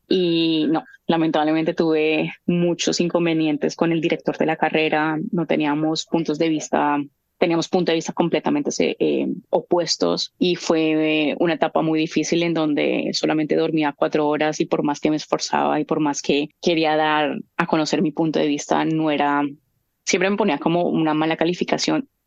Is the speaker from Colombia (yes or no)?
yes; Colombia; Como colombiana, todo el mundo me dice, como que, ¿cómo así